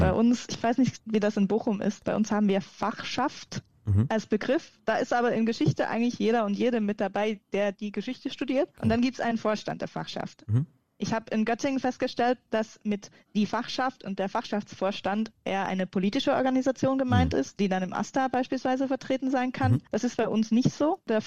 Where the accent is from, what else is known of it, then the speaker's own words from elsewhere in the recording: Switzerland; bei uns in der Schweiz kann man im Gegensatz zu euch nicht auf Lehramt studieren